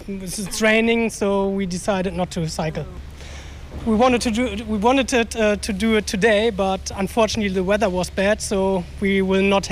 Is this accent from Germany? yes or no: yes; Germany; English is a second language